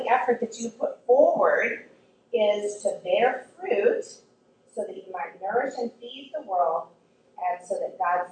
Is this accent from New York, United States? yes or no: no; Florida, United States; But when we were first married, I grew up in Florida, and Bruce had all his connections here.